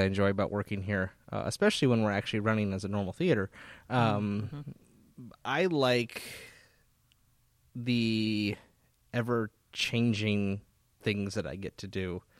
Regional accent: Snoqualmie, Washington, United States; I grew up here in Snoqualmie, North Bend, my whole life.

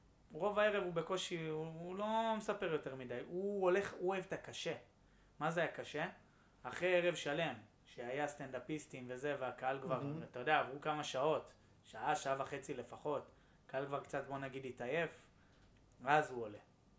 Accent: Bat Yam, Tel Aviv District, Israel; זה גם בבת ים, אני מבת ים

